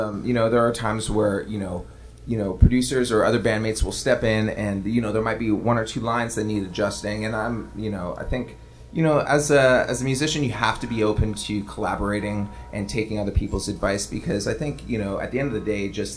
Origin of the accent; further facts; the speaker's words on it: Canada; because we're Canadian